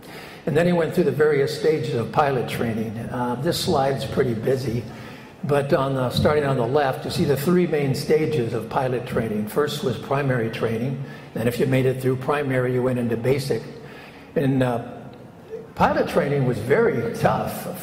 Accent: Pasadena, California, United States; My mother was born and raised in Pasadena, as was I.

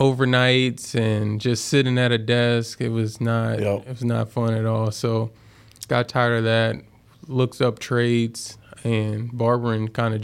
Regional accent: Minneapolis, Minnesota, United States; South Minneapolis.

